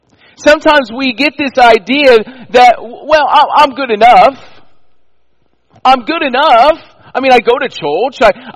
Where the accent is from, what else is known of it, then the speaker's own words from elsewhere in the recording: Indiana, United States; A little bit about me and my testimony. I grew up in Indiana